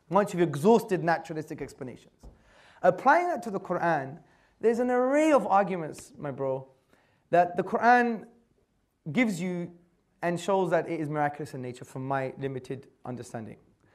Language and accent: English; Hackney, London, United Kingdom; I was born in Hackney, by the way. And I was brought up there, as you could tell.